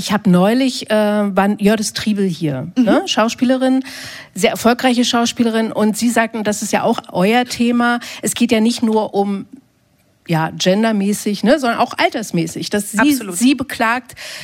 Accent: East Germany, Germany; Ich komme aus der DDR

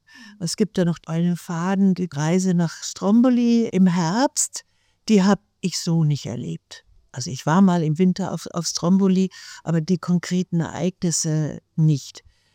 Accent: Herzogenaurach, Bavaria, Germany; Und ich komme aus Mittelfranken, wie gesagt aus Herzogenaurach. Und die nächste größere Stadt ist Erlangen, eine Universitätsstadt, wo ich auch, wie es auch im Buch steht, ins Gymnasium gegangen bin.

